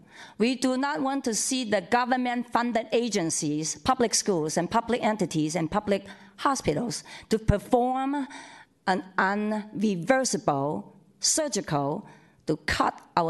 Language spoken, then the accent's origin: English; China; English is a second language; moved away as an adult; I was not born and raised in this city. I was born and raised in China, a farmer. I born as a farmer.